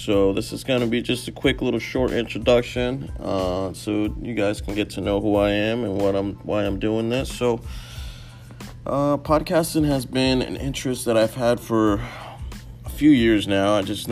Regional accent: Florida, United States; also born or lived in Texas; Florida. Been here my whole life, originally out of Texas, but been here since I was six, so it's been my hometown, high school, through everything.

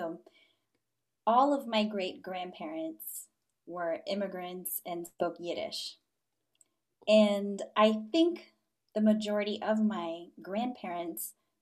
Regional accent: Florida, United States; So, growing up in South Florida, in hindsight, my theory is that it unequivocally had an impact on me because for me, Spanish was always a language of the community around me.

